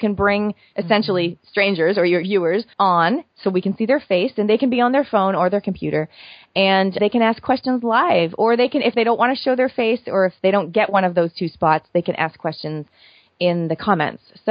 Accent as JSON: {"language": "English", "country": "Canada", "tie": "born or raised there", "said": "So I'm a Canadian originally, and I lived there for 20"}